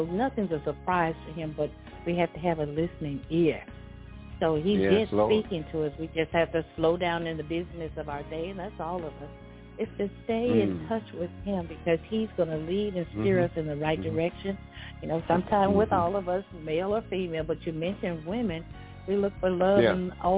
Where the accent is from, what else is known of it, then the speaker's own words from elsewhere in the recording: Pine Bluff, Arkansas, United States; I was born and raised in Pine Bluff.